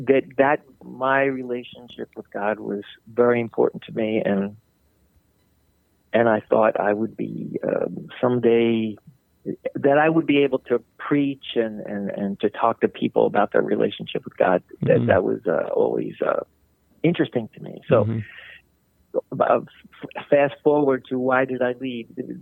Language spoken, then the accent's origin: English; Philadelphia, Pennsylvania, United States; I'm the oldest of a family of six. I have one brother and four sisters. And I grew up in Philly. I, in our family, which was very much, honestly, an Irish Catholic family.